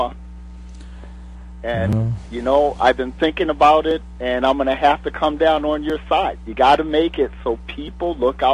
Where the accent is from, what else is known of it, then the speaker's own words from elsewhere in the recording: Maryland, United States; I like the way they did it in Maryland, my home state